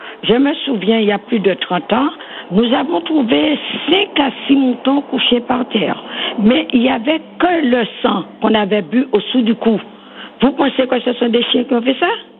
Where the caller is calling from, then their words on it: Ducos, Martinique; Oui, et je suis de Ducos. J'appelle pour demander quelque chose.